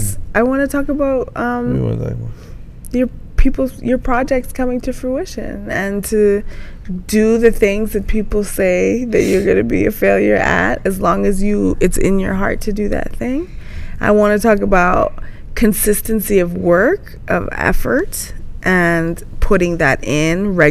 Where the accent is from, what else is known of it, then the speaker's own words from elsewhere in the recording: Canada; a lot of countries in the world have colored money, and I'm Canadian, so I'm used to seeing this.